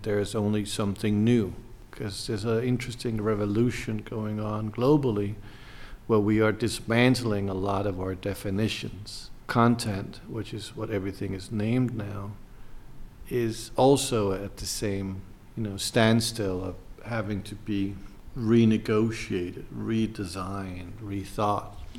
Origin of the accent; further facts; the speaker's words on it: New York, United States; Well, I grew up in New York, so obviously English was always more natural for me. It was my kind of teenage language.